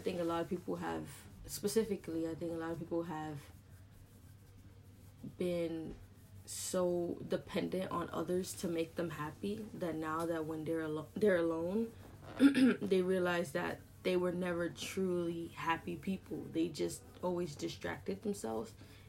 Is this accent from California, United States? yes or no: no; New York, United States; I'm born and raised in Harlem, New York. I'm 22 years old and I'm a Latina.